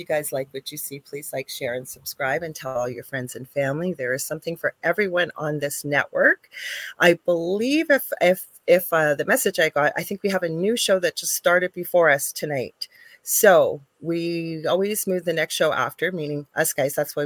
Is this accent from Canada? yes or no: yes; Canada; I'm a Canadian psychic medium